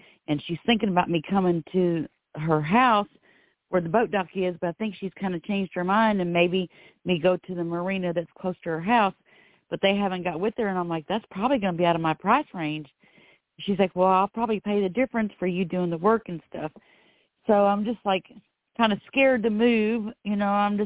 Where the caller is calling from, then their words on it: Florida, United States; I'm calling from Florida.